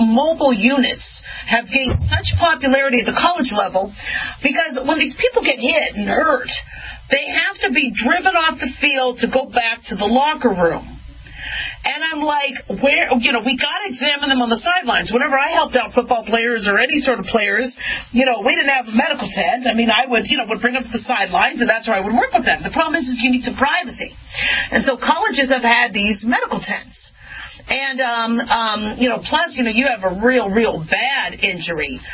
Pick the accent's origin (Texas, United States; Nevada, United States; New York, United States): Nevada, United States; Las Vegas; the Raiders' future home, which is going to be my hometown, Vegas.